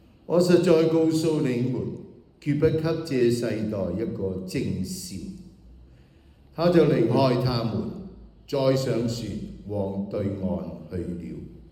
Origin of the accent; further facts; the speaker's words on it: China; 我哋去到我哋中國人嘅年啊嘅一年嘅結束啊。